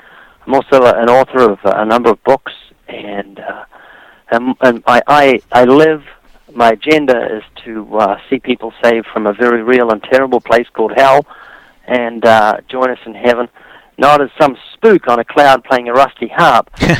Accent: New Zealand; now in United States; I'm from New Zealand. Which is down next to Australia, and I've been living in the U.S. for 23 years in Southern California, and that's why I've lost my accent, dude.

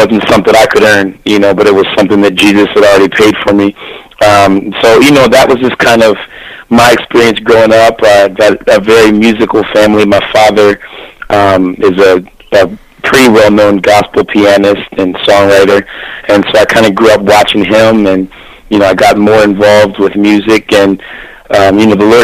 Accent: Penns Grove, New Jersey, United States; Well, yeah, I grew up actually in South New Jersey in a little town called Penns Grove, New Jersey.

